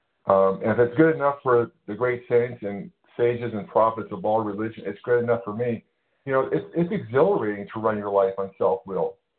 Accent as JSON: {"language": "English", "region": "California", "country": "United States", "said": "I'm from California."}